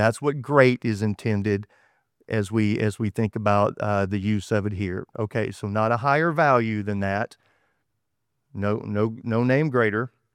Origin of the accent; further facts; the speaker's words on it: Texas, United States; accent: Texas; This is me sharing with y'all how I have abused the English language a million times, my bad Texas accent notwithstanding.